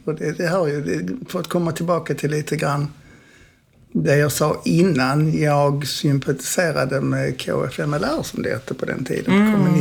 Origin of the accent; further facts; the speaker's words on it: Eslöv, Skåne, Sweden; Jag växte upp tillsammans, jag föddes i Eslöv.